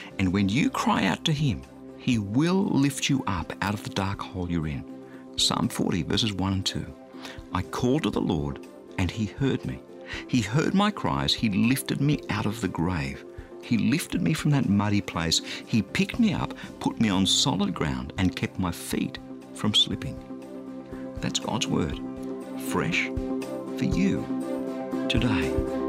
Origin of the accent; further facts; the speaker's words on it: Sydney, New South Wales, Australia; my hometown of Sydney